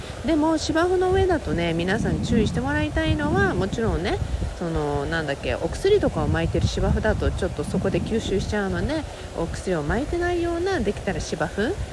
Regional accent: Okinawa, Japan; 私沖縄出身でね、よくその小さな蝶々っていうのを小さい時にも見たり、時々沖縄に帰るとよく見る小さな白い蝶々がいて

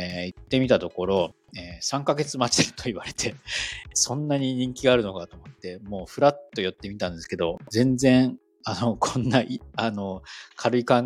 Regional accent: Gifu, Japan; あと地元の岐阜なんかを回ったんですけれども

